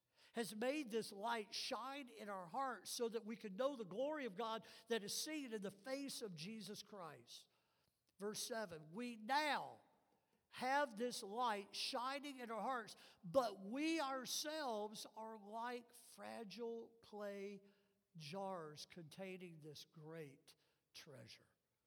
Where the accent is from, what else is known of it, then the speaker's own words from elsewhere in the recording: the South, United States; accent: southern; today I know I still talk with nasality and my inherited southern accent.